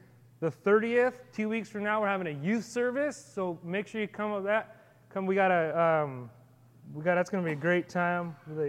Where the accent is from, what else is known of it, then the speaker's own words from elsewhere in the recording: Salinas, California, United States; when I was a kid, I grew up not only in Salinas, but I grew up on the east side of Salinas.